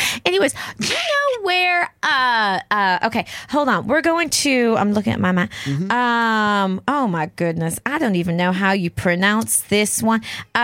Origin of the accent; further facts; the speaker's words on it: North Carolina, United States; I mean, I am from North Carolina. I just don't have much of an accent, but there are people in my family that do.